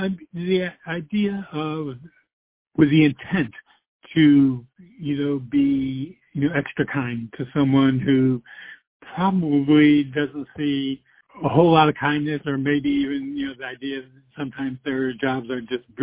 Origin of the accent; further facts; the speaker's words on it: New York, United States; also born or lived in California; And I was born and raised in New York State, and then spent many years in California. And now, you know, the last dozen years or so, I've been here in South Carolina